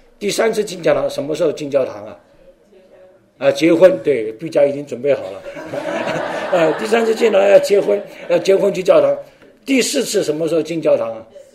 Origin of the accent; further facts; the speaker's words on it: China; 但是我们中国人你知道，我们最后一个移民的目标是哪里？天国